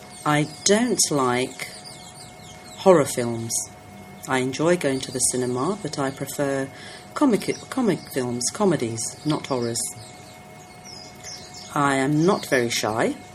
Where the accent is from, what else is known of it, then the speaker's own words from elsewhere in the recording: London, United Kingdom; accent: London; My accent is typical London because I was born and I grew up in London.